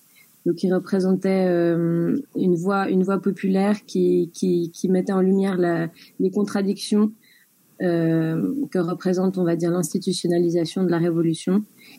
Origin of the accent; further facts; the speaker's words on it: Geneva, Switzerland; born there; je suis née à Genève en Suisse. Je suis donc une femme blanche issue de l'immigration. Mon père est espagnol et ma mère est belge.